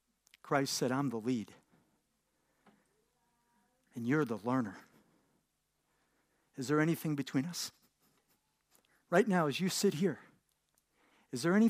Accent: New York, United States; accent: New York; I'm originally from New York. And every once in a while, you hear the New York accent come out.

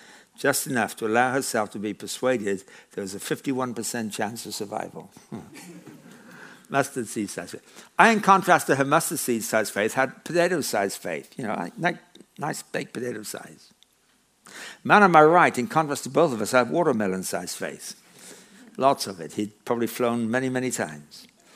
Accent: England, United Kingdom; moved away as an adult; When I was 18, growing up in England, I grew up on a farm, and I left school

